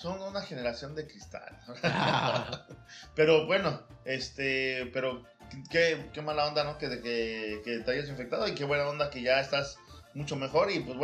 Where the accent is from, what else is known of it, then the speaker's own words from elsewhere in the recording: Mexico; si eres paisa, si vienes de allá como nosotros que venimos de México